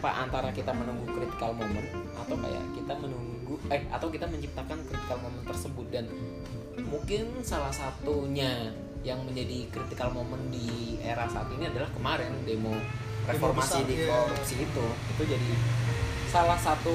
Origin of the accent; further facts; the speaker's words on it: Batang, Central Java, Indonesia; also born or lived in Kendal; Gue dari Batang cuy.